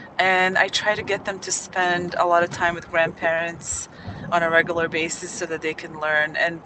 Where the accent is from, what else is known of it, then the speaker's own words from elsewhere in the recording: Bosnia & Herzegovina; The way I am coping with this is I try to visit my home country every summer so that the children can speak and catch more of the Bosnian language.